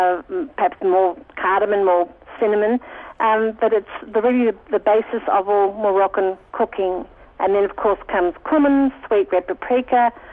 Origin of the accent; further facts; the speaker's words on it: Australia; being an Australian